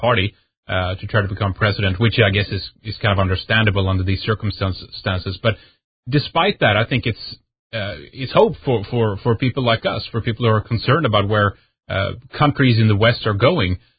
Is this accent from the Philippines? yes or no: no; Sweden; from Sweden, and this is Red Ice Radio.